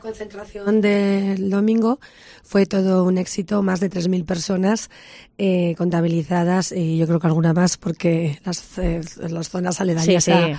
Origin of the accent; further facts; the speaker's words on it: Aragon, Spain; yo como alcaldesa de Huesca, preocupada por mi ciudad, y también como alta aragonesa y aragonesa